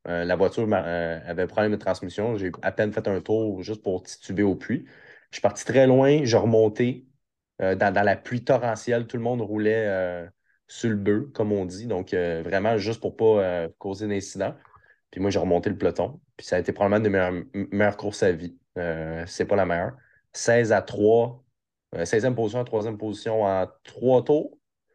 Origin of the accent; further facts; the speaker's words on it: Montreal, Quebec, Canada; le petit gars du coin, tu sais, je viens de Montréal, je viens de la Rive-Nord.